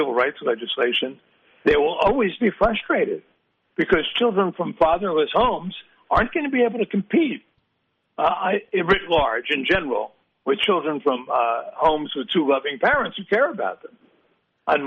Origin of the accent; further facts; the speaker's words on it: Newark, New Jersey, United States; growing up in the 60s, we thought of ourselves by our ethnicity. I'm Irish. You know, our neighbor was Irish, mostly Irish, Italian. There's a lot of Jews in Newark.